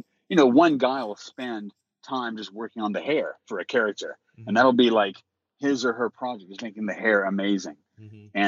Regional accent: Louisiana, United States; I'm actually Cajun through and through. I love the food. And I do love the music.

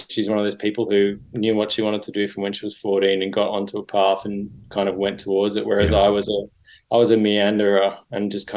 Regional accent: Sydney, New South Wales, Australia; so I grew up in Sydney. And I guess Sydney's a bit like London or Los Angeles. Like, it's a big sprawling city. And I was a long way out in the suburbs.

